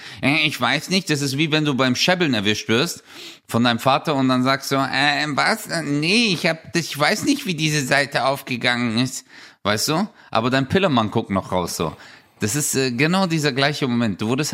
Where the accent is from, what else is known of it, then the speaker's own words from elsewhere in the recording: Stuttgart, Baden-Württemberg, Germany; Hat man bei uns in Stuttgart gesagt.